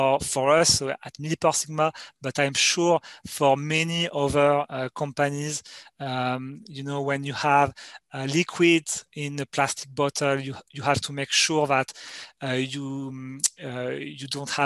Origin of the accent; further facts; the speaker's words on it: Grand Est, France; Because I grew up in Champagne